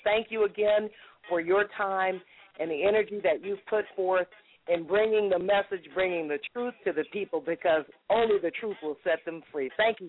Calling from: Atlanta, Georgia, United States; I'm calling from Atlanta, Georgia.

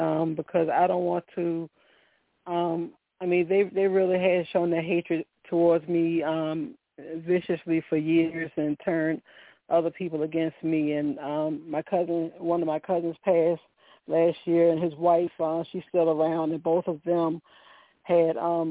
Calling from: Virginia, United States; I'm calling from Virginia.

